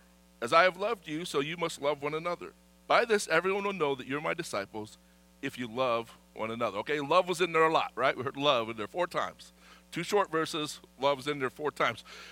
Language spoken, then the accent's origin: English; Michigan, United States; Right, growing up in Michigan, this was a huge deal.